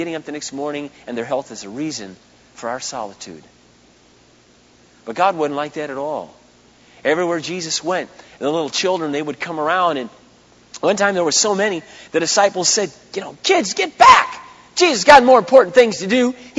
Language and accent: English; Minnesota, United States; I said, well, I'm from Minnesota, and it's the first time I got out here.